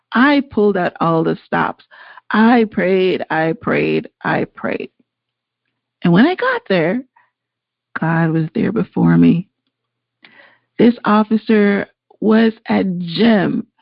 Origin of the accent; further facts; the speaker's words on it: Canada; because as a Canadian, I was able to come through all the time.